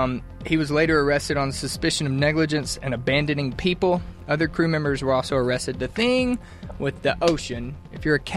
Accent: Tupelo, Mississippi, United States; Yes, I am from Tupelo, Mississippi.

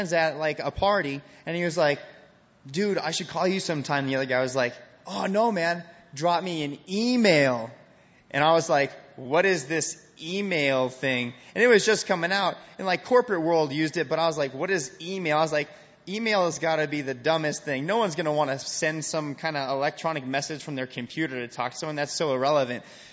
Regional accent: Missoula, Montana, United States; I am from Missoula, Montana. You guys probably can't even pronounce that, but that's cool.

